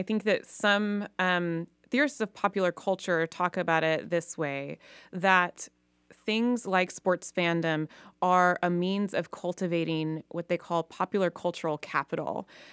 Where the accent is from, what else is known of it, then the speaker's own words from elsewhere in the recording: Baton Rouge, Louisiana, United States; Always part of life where I grew up in Baton Rouge, Louisiana.